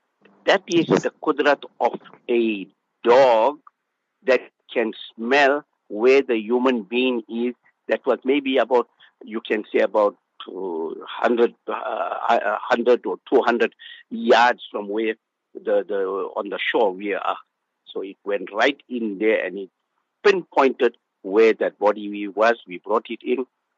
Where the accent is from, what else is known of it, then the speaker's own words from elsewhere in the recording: South Africa; They're looking for mainly South African. Anywhere you're in the world you go, they say we are South African, are hardworking people.